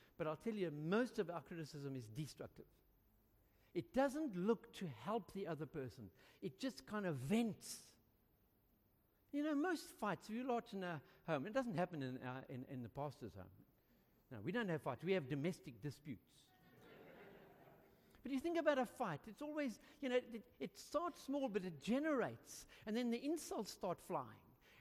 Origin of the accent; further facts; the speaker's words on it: Florida, Gauteng, South Africa; I grew up in Florida and then Transvaal.